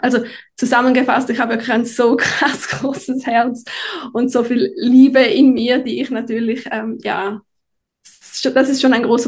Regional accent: Switzerland; accent: Swiss; man hört es wahrscheinlich an meinem Dialekt. Ich bin in der Schweiz aufgewachsen. Ich bin immer noch in der Schweiz.

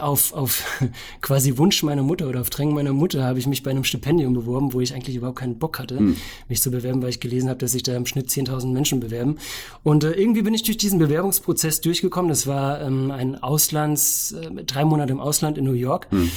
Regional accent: Bachrain, Hesse, Germany; ich komme aus Bachrhein, bin 83 geboren und jetzt quasi in der Version 4.0 seit kurzem.

